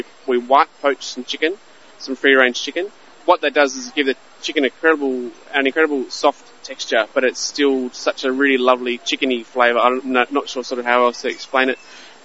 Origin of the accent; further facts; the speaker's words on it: New South Wales, Australia; I'm from Australia originally, from Sydney and from the north coast of New South Wales. Grew up on a farm